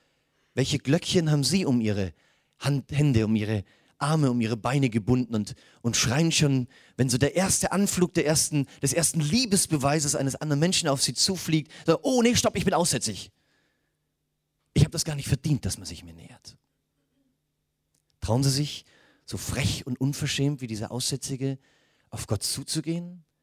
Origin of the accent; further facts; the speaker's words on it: Mühldorf am Inn, Bavaria, Germany; Ich komme aus Mühldorf am Inn, das haben wir gestern schon geklärt, wir können das kurz machen, Mühldorf am Inn ist in Oberbayern.